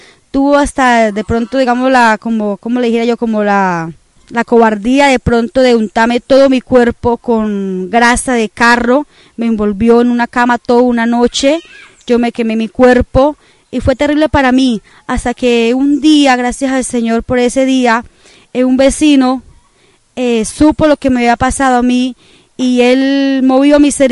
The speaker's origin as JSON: {"language": "Spanish", "town": "Bucaramanga", "region": "Santander", "country": "Colombia", "said": "soy santandereana, nací en la ciudad hermosa de Bucaramanga, en Colombia, en la ciudad de Los Parques, y a la edad de 11 años conocí al Señor Jesucristo"}